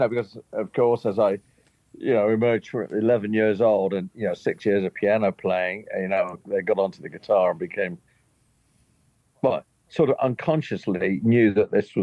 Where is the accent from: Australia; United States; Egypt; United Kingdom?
United Kingdom; You know, I grew up in Britain